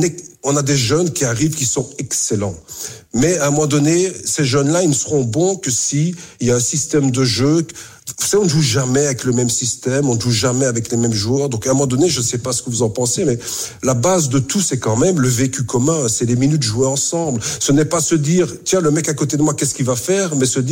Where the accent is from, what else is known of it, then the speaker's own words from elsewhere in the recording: Belgium; Et pour l'instant, chez nous en Belgique